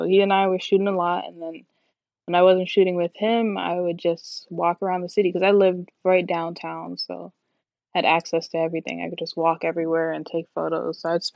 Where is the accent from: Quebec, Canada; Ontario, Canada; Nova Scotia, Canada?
Ontario, Canada; Toronto; now in Atlanta, United States; I am a photographer from Toronto, but I'm based here in Atlanta. I've been based here since I started shooting.